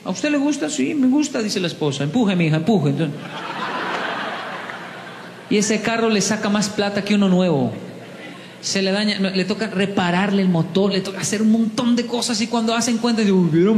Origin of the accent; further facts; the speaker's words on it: Bogotá, Colombia; Yo soy de Bogotá y no digo más.